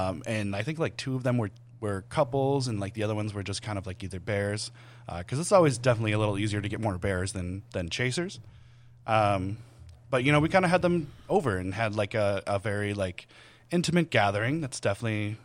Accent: New York, United States; now in Los Angeles, United States; because when we had moved to LA, because we came from New York, freshly after we were married

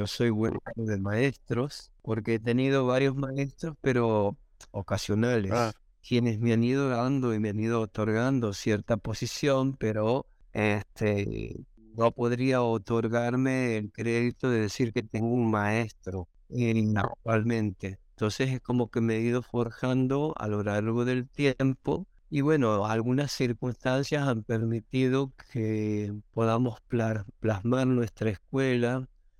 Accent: Santiago del Estero, Argentina; yo soy oriundo de Santiago del Estero, una provincia del norte de Argentina

